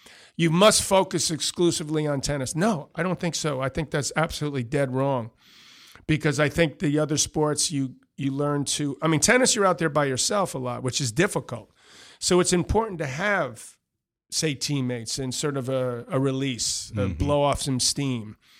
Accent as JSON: {"language": "English", "town": "Queens", "region": "New York", "country": "United States", "tie": "born or raised there", "also_born_or_lived": "Manhattan", "said": "I mean, I grew up in Queens and Manhattan."}